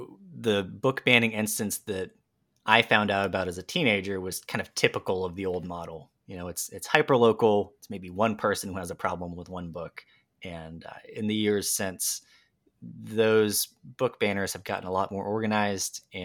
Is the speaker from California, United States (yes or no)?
no; Somerville, Massachusetts, United States; So I grew up in Somerville in Dorchester 2 public schools.